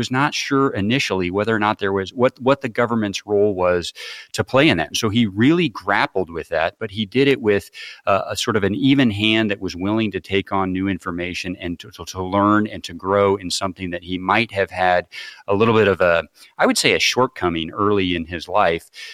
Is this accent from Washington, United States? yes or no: no; Peoria, Illinois, United States; He's also, he came from my home state of Illinois, gave some of his most famous speeches and debates actually in my hometown of Peoria, Illinois.